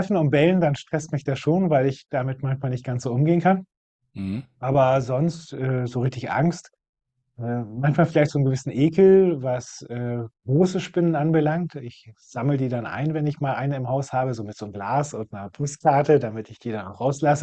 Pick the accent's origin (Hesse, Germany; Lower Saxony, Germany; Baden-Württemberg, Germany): Lower Saxony, Germany; born there; now in Lingen, Germany; Gebürtig komme ich aus dem Großraum Cuxhaven, genauer gesagt aus dem Dorf Na.